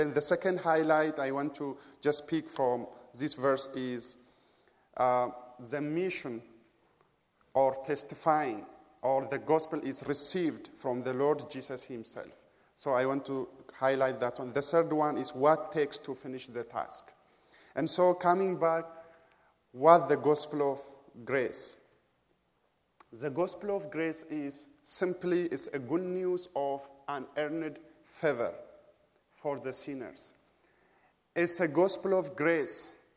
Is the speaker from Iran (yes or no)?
no; Ethiopia; first language Amharic; English is a second language; In my mother tongue or in Ethiopian language, Amharic, we greet people by saying salam.